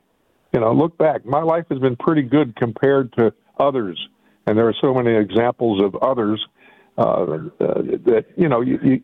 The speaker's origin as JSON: {"language": "English", "town": "Pittsburgh", "region": "Pennsylvania", "country": "United States", "tie": "born or raised there", "said": "You know, growing up in Pittsburgh, you know, I saw enough examples of people"}